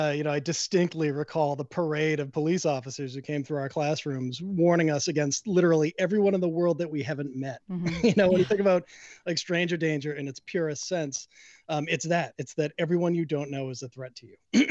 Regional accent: Boston, Massachusetts, United States; We grew up in Boston, like I said, and they were both unabashed about it

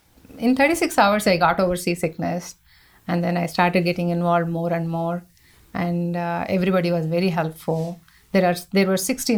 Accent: India; I grew up in India. I don't know anything.

